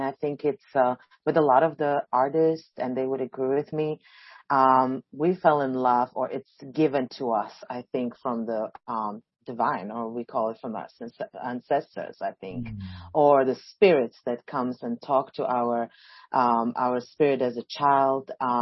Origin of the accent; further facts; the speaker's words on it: Mongolia; moved away as an adult; also born or lived in Slovakia; now in New York, United States; I am a Slovak jazz, world music, R&B and gospel singer, fusing all these genres. I was born in Slovakia, but when I was a small child, specifically 1 year old, I moved to Mongolia, and I grew up in Mongolian desert